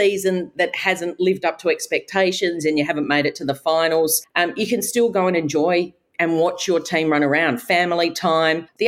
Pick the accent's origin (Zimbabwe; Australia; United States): Australia; Adelaide, South Australia; born or raised there